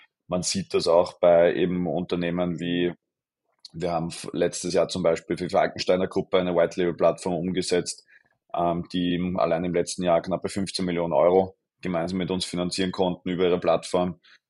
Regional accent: Austria; als österreichische Investorin

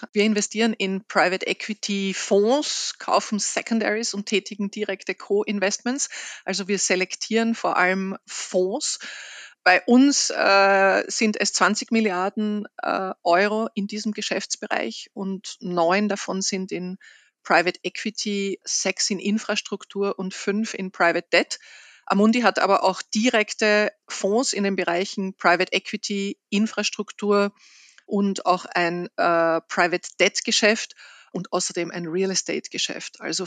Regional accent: Austria; Als Österreicherin

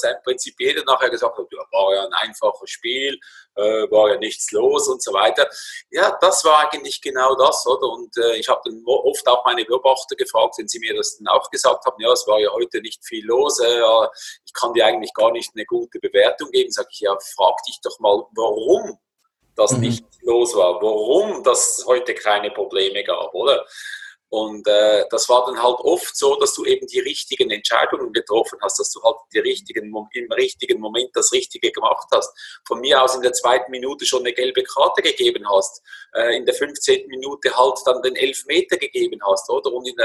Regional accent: Switzerland; Bei uns in der Schweiz war es Sion zum Beispiel eine Zeit lang, die extrem Druck gemacht haben auf den Schiedsrichter

